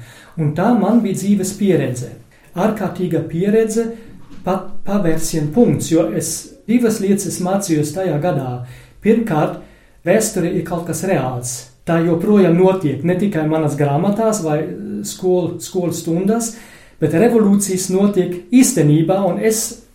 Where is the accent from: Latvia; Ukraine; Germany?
Germany; North Rhine-Westphalia; Latvian is a second language; Man nav ģimenes saiknes ar Baltiju, ne mazākas, ja nulle. Es esmu kāds 100% vai 1000% vācietis. Es esmu no Vestfālenes un ģimene vienmēr bija vācieši.